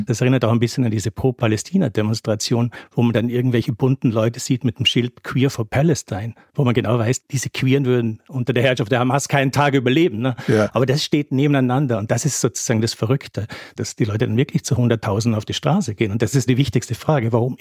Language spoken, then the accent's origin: German; Austria; now in Berlin, Germany; Ich bin ja eigentlich Österreicher, lebe in Berlin.